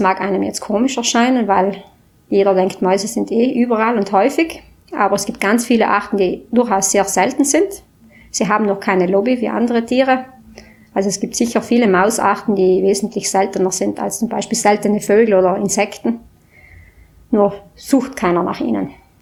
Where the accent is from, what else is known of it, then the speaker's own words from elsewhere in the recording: Marling, Trentino-Alto Adige, Italy; ich komme aus Marling.